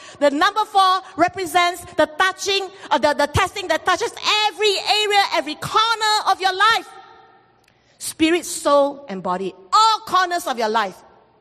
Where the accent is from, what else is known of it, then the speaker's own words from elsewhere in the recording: Singapore; 2 weeks ago, I shared with you very honestly how my streak as a Singaporean rose up